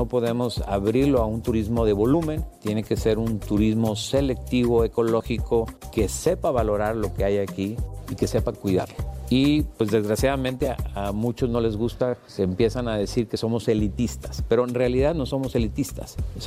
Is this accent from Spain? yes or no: no; Monterrey, Nuevo León, Mexico; Yo soy de Monterrey, vivo en Monterrey, 3 horas de aquí